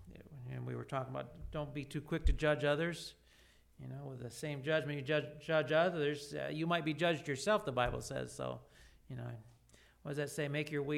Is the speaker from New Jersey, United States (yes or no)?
no; Michigan, United States; I grew up in Michigan, not too far from here.